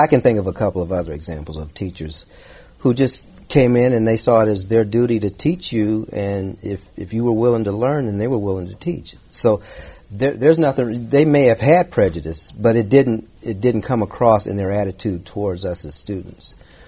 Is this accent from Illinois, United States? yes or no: yes; Champaign, Illinois, United States; Growing up in Champaign, I think I might have had two black teachers in my entire educational life.